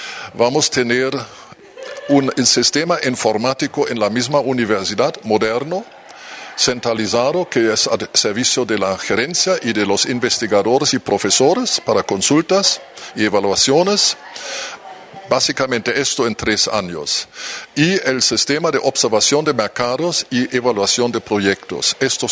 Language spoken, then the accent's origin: Spanish; Germany; Spanish is a second language; especialmente de Alemania, que es mi tierra